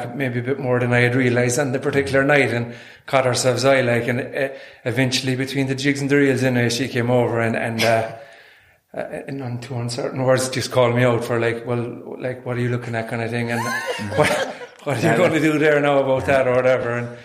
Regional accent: County Kerry, Ireland; now in Cork, Ireland; I'm originally from Kerry, but I'm in Cork.

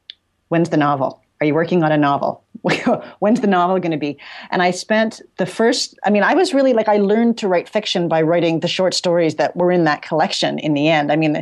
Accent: Toronto, Ontario, Canada; Sure. Yeah, I grew up sort of in Midtown Toronto. In a family, I guess an immigrant family. I guess that's what you'd call it. My mom was a refugee from Hungary in the early 50s.

